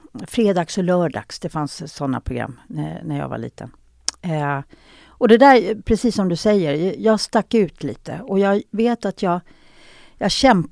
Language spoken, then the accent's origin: Swedish; Solna, Stockholm County, Sweden; Mamma och pappa är bördiga ifrån Dalarna, Ludvika. Men vi bodde i Solna, så där är jag uppväxt, utanför Stockholm. Men vi tillbringade all ledig tid uppe i Ludvika